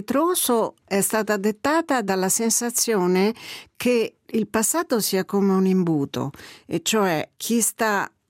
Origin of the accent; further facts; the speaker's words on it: Rome, Lazio, Italy; accent: Roman; la mia lingua madre è l'italiano, che come gli ascoltatori e le ascoltatrici se ne staranno rendendo conto è un italiano di Roma